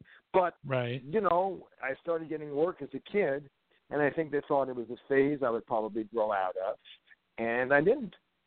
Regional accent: Long Beach, California, United States; born there; also born or lived in Switzerland; I grew up kind of everywhere. I was born in Long Beach, California, and I lived out here as a child. And then my mother traveled a great deal and would take us with her.

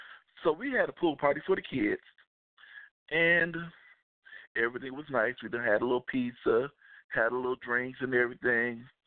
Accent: Chicago, Illinois, United States; I'm from Chicago. That's the only way you can survive in Chicago.

